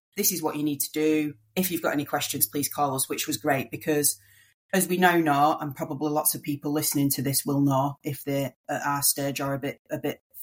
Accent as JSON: {"language": "English", "region": "North West England", "country": "United Kingdom", "said": "Yeah, that's me, a northerner, yeah."}